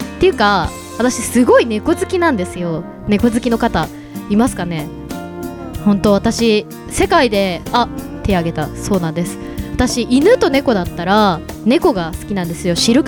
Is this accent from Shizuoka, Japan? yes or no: yes; Shizuoka, Japan; 私静岡県出身なんですけど